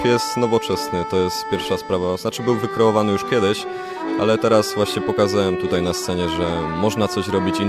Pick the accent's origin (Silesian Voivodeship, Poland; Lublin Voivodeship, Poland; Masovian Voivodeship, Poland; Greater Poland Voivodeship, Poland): Silesian Voivodeship, Poland; Żywiec; pochodzę z małej miejscowości Żywiec.